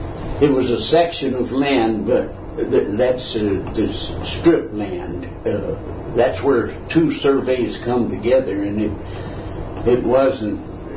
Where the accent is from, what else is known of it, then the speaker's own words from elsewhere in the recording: Texas, United States; born there; I was born in Hood County, Texas